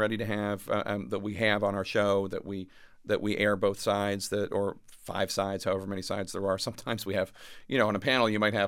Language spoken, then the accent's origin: English; United States; which are, I think, problematic to me as an American, not as a journalist.